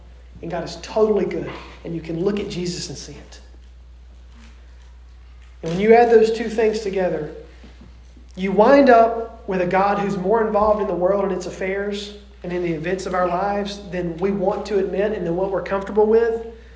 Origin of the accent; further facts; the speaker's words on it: the South, United States; accent: Southern drawl; I grew up in the Bible Belt in the South. If you can't hear the Southern drawl accent coming out. Grew up there.